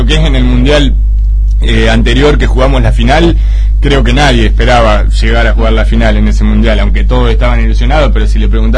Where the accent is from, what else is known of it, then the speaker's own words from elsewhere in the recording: Argentina; como argentino siempre tenés la expectativa de que querés llegar a ganarlo